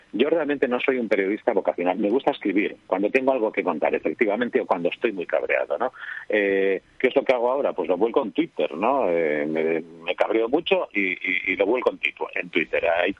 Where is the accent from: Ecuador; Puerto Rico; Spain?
Spain; Gijón, Asturias; Sí, yo soy muy de Gijón en ese sentido, y yo necesito respirar, necesito el agua.